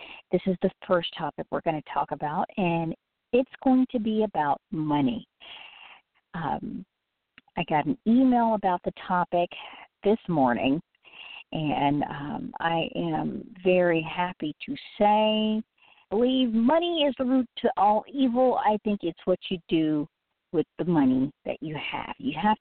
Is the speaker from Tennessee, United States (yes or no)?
yes; Memphis, Tennessee, United States; and the Cleopatra Memphis for my hometown, Memphis, Tennessee.